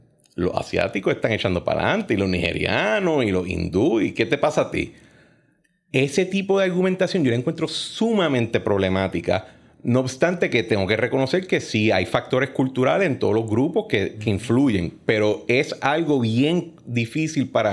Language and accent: Spanish; Puerto Rico; si yo me lo puedo imaginar siendo puertorriqueño en la isla